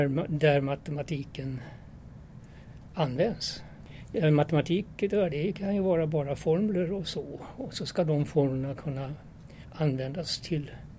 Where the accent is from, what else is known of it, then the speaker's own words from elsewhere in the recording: Sweden; Swedish is a second language; also born or lived in Germany; jag föddes 1940 i Tyskland under kriget. Kom till Sverige 45. Växte upp och gick i skola. Lärde mig svenska väldigt fort och sådär. Gick i skolan och ingen kunde höra att jag hade ett utländskt ursprung.